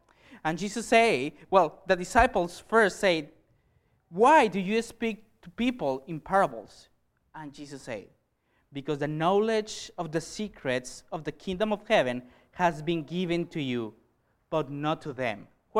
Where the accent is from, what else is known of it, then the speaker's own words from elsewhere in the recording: Mexico; English is a second language; You know, I'm from Mexico.